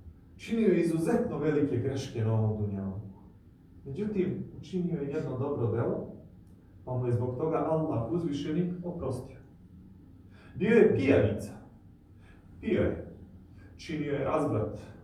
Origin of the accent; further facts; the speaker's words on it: Bosnia & Herzegovina; Ali ako pogledamo puteve dole kod nas, u Bosni, ako bi svako učinio taj jedan sitni detalj, pa ne bi bilo prljavštine na putu